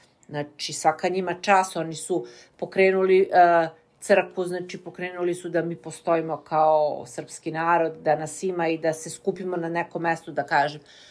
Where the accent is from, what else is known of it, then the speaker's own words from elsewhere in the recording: Serbia; moved away; Mi znamo koji smo došli iz Srbije, ali moje dete ne zna.